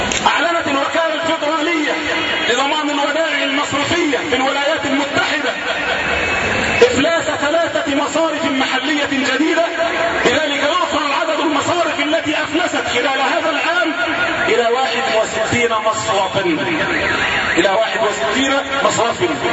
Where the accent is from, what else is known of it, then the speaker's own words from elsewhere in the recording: Egypt; أساءوا إلينا كمصريين وأساءوا إلينا كمسلمين